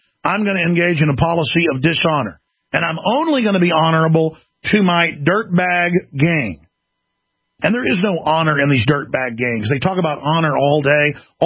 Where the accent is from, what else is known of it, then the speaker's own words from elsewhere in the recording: Dallas, Texas, United States; I grew up in Dallas and saw a lot of this, and it was not fun.